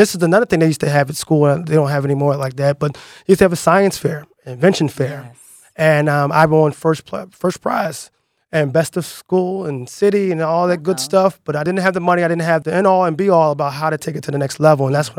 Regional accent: Philadelphia, Pennsylvania, United States; I grew up in the Aoni section of Philadelphia. I went to Morrison Elementary.

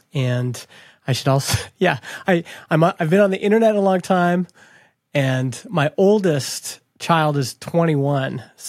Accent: Canada; I grew up in Canada

